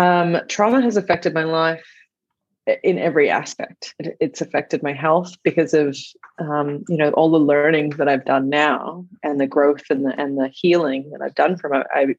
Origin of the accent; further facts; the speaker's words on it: Australia; now in Canada; I'm from Australia. I live in Canada now.